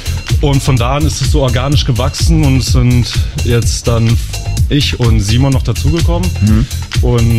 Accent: Baden-Württemberg, Germany; Also wir kommen aus Heidelberg und Mannheim.

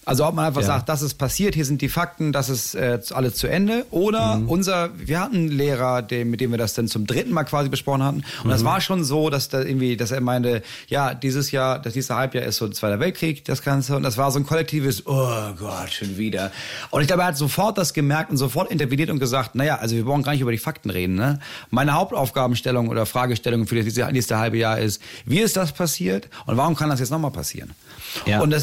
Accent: Hamburg, Germany; als Klasse ist man dahin, genau. Bei uns in Hamburg war es Bergen-Belsen.

